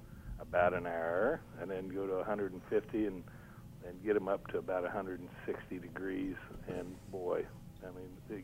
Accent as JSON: {"language": "English", "town": "Kansas City", "country": "United States", "said": "I come from the Kansas City area and everything is major barbecue."}